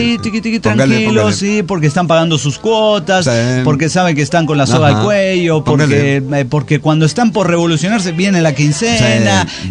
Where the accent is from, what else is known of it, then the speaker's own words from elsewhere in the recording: Mexico City, Mexico; de Ciudad de México.